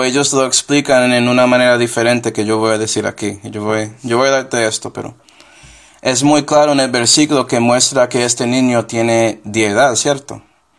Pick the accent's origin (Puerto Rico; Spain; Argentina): Puerto Rico; Tú eres colombiano, ella es colombiana, yo soy pues puertorriqueño, nacionalidad.